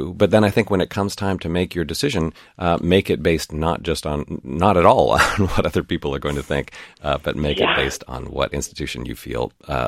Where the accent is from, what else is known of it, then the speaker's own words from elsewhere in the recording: Toronto, Ontario, Canada; moved away as an adult; also born or lived in New York City; I grew up in Canada, in Toronto